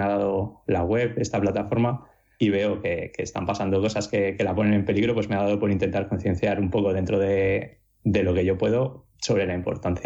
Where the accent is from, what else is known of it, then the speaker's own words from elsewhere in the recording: Cantabria, Spain; now in Pontevedra, Spain; de Pontevedra, que es donde estoy viviendo ahora, aunque soy de Cantabria